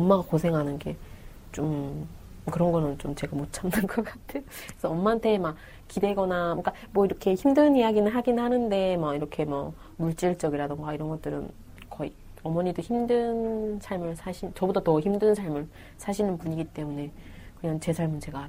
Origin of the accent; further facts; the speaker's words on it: North Korea; now in South Korea; 그때는 좀 제가 북한에서 왔다는 걸 숨기고 싶었어요.